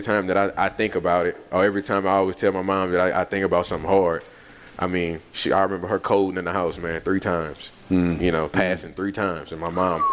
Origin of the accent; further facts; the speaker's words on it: Lafayette, Louisiana, United States; this where me learning the French and everything, you know, growing up in Lafayette